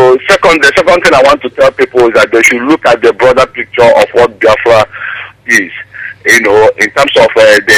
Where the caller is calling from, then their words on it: Dublin, Leinster, Ireland; I'm calling from Dublin, Ireland.